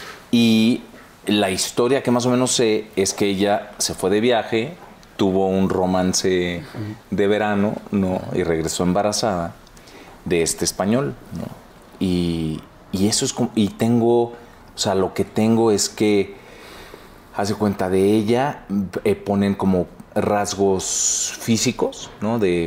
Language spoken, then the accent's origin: Spanish; Mexico; also born or lived in Washington, D.C., United States; O sea, soy Tex-Mex. O sea, soy mexicano.